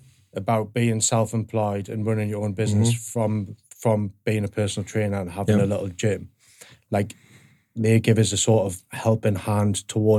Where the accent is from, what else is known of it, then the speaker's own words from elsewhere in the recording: Newcastle, North East England, United Kingdom; I guess that's just part of growing up in Newcastle, isn't it?